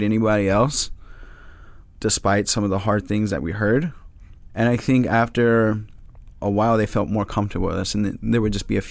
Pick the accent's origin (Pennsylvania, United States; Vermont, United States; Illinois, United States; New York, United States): New York, United States; They know we're from New York.